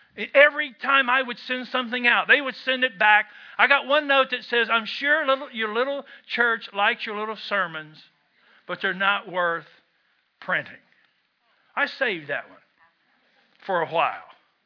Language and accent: English; Kentucky, United States; I'm from Kentucky, where this is indeed a spiritual gift.